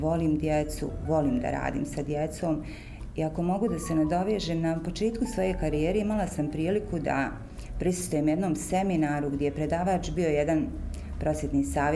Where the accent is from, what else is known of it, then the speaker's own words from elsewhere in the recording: Brčko, Brčko District, Bosnia & Herzegovina; also born or lived in Lopare; Rođena sam u Loparama, ali naravno odrasla i osnovnu i srednju školu završila u Brčkom. Brčanka naravno.